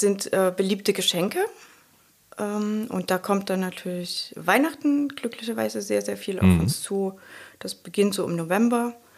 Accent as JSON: {"language": "German", "town": "Dresden", "region": "Saxony", "country": "Germany", "said": "Ich komme ja aus Dresden, da stolperst du ja nur so über Kunst."}